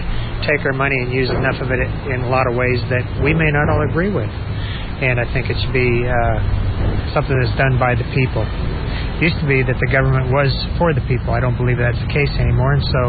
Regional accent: Corvallis, Oregon, United States; from Corvallis, and I'm a mechanical designer.

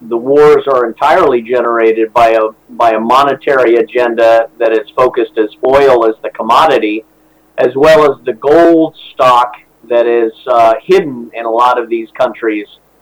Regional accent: Scotland, United Kingdom; born there; I was born in Scotland. I have family in Britain

